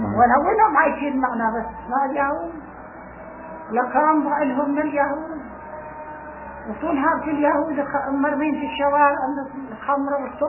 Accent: Palestine; مش حتذكر إحنا فلسطيني

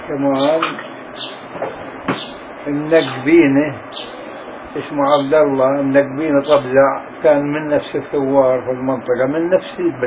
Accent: Attil, Tulkarm Governorate, Palestine; والله قريتنا اللي كان فيها كان قائد ثورة اسمه عبد الله الأسعد من نفس البلد.

